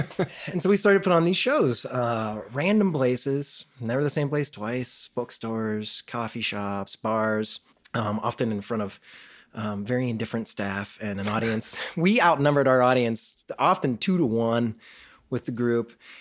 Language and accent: English; Pennsylvania, United States; now in Chicago, United States; I grew up in a small river town outside of Pittsburgh. It's always been my hometown, but Chicago is definitely my city.